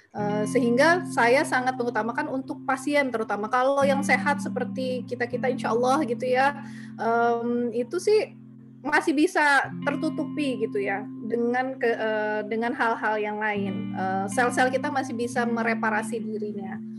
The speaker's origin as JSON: {"language": "Indonesian", "region": "Java", "country": "Indonesia", "tie": "born or raised there", "said": "Sebenarnya aslinya Bugis, cuman lama tinggal waktu dulu ayah almarhum dinas berpindah-pindah, lama tinggal di Jawa gitu. Jadi bahasanya masih suka ke bawah. Waktu kecilnya justru di Jawa gitu."}